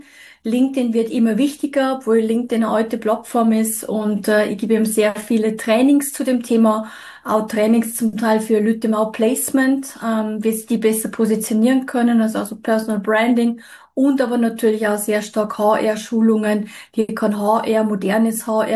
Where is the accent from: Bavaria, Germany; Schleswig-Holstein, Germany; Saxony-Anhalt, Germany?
Bavaria, Germany; now in Switzerland; Ich bin ursprünglich aus Bayern, aber schon seit 97 in der Schweiz. Verstehe Schweizerdeutsch, red's leider nicht.